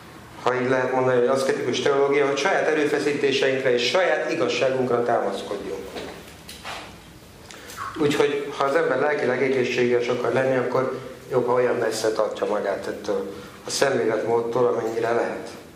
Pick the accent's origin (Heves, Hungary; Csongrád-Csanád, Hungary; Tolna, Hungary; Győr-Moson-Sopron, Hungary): Győr-Moson-Sopron, Hungary; Győr; egyébként Győri vagyok, Pannonhalmához közel élek